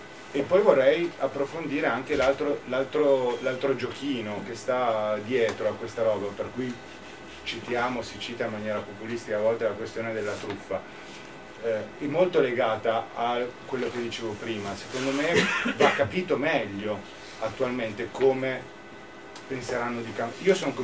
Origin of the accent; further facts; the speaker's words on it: Turin, Piedmont, Italy; Vabbè, io sono torinese